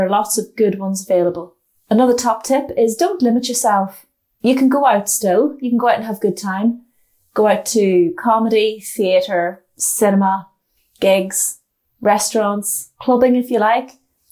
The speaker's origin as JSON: {"language": "English", "country": "Ireland", "said": "I'm from Ireland"}